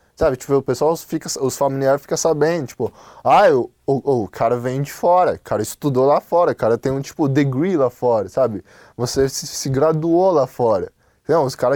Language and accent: Portuguese; China; eu, como chinês, eu gosto do meu país, né?